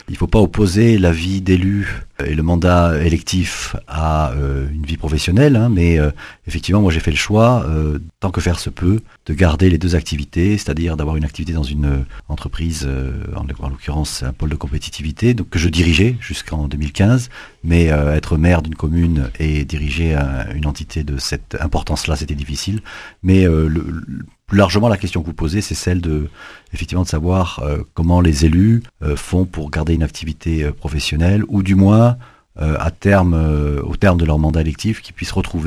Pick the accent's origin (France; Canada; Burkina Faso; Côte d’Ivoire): France; Paris, Île-de-France; born there; also born or lived in South Korea; Oui, je suis né à Paris